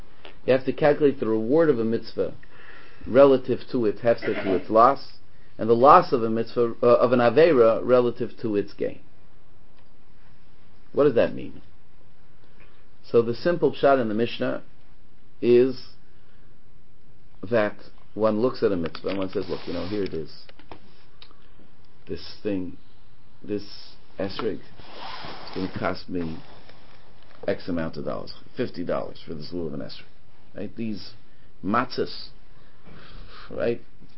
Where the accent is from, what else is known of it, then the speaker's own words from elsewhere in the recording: Montreal, Quebec, Canada; when I was growing up in Montreal, in Mont Wine